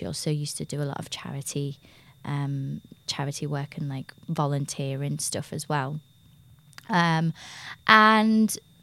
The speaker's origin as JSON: {"language": "English", "town": "Liverpool", "region": "North West England", "country": "United Kingdom", "tie": "born or raised there", "said": "So I grew up in Liverpool. Yeah. Very normal family, semi-detached house. I have a brother and a sister. Normal school."}